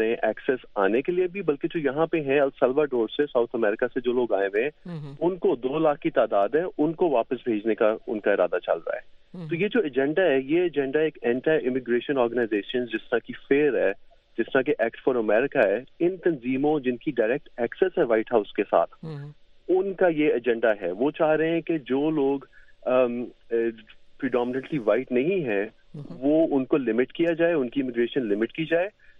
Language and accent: Urdu; Pakistan; now in United States; میں یہاں پہ 20 سال سے زیادہ رہ رہا ہوں, امریکہ میں مقیم ہوں, پاکستان سے تعلق ہے